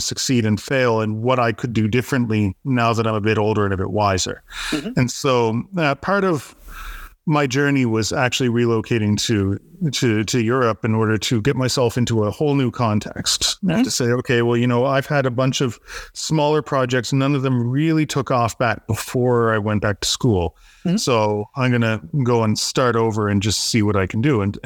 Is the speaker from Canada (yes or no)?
yes; Canada; now in Berlin, Germany; I'm actually Canadian. Most of my life in Canada, actually.